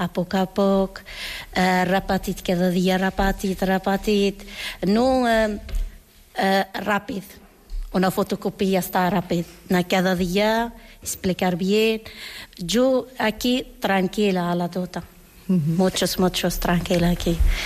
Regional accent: Morocco; Catalan is a second language; now in Salt, Spain; Soc del Marroc.

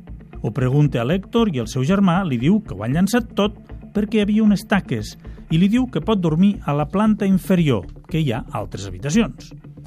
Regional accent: Lleida, Catalonia, Spain; Els que som de Lleida

